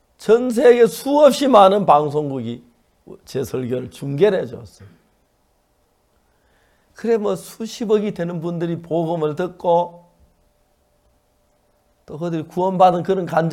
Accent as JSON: {"language": "Korean", "country": "South Korea", "said": "우리는 한국에서 온 학생들인데 음악을 잘해요."}